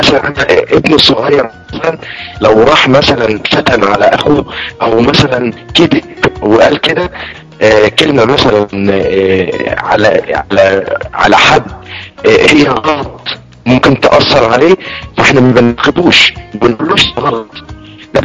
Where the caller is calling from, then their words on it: Egypt